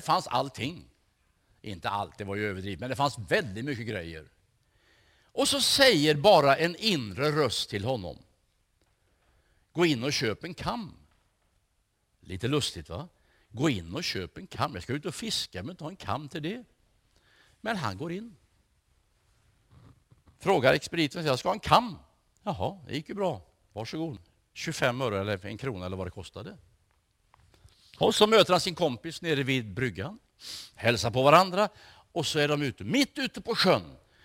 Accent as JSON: {"language": "Swedish", "region": "Småland", "country": "Sweden", "tie": "born there", "said": "Jag är född i Småland. Ett ganska litet samhälle."}